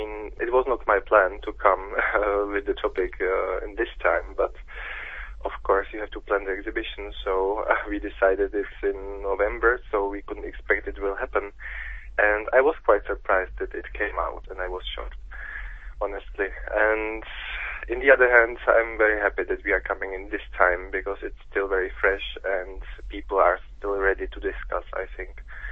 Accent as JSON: {"language": "English", "town": "Stříbro", "region": "Plzeň Region", "country": "Czechia", "second_language": "English", "said": "Yes, I come from Sudetenland, from Stříbro. That was German town before the war, like almost 100%. And my family came there in 50s."}